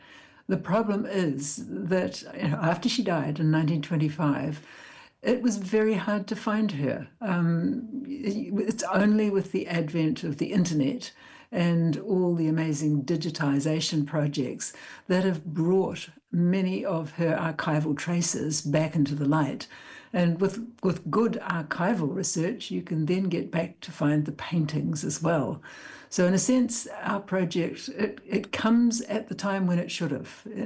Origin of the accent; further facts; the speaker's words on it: Taranaki, New Zealand; I'm a poet. I'm from Taranaki.